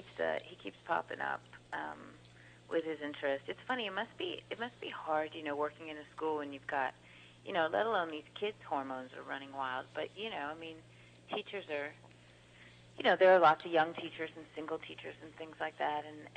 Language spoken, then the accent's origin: English; Montreal, Quebec, Canada; That's right. I'm from Montreal.